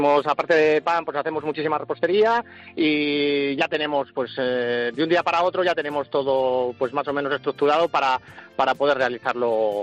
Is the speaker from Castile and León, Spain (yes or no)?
yes; San Leonardo de Yagüe, Castile and León, Spain; Voy de una localidad cercana de San Leonardo de Yagüe, que es de donde soy y de donde vivo, y todas las mañanas pues me desplazo al Burgo de Osma porque soy panadero.